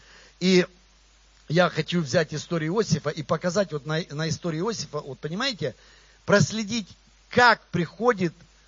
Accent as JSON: {"language": "Russian", "town": "Zorynsk", "region": "Luhansk Oblast", "country": "Ukraine", "tie": "born there", "said": "Мы родились не в США, а в Украине. И кто-то, может быть, не в Киеве, а в Славянске или в Зоринске вообще я родился"}